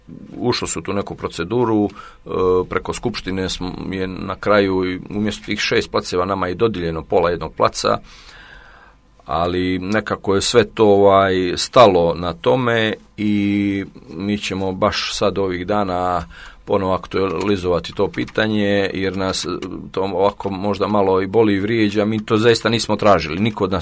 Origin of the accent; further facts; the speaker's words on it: Kotor, Montenegro; nas šestoro iz Kotora, šest reprezentativca iz Kotora